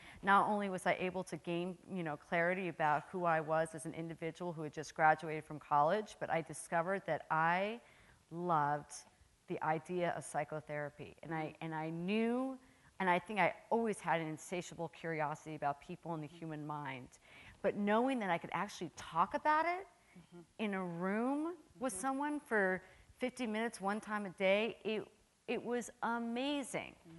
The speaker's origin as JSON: {"language": "English", "town": "New York City", "region": "New York", "country": "United States", "said": "I'm from New York City, so, but you know, I think that they do have a much greater appreciation of therapy because they've seen how I've used it."}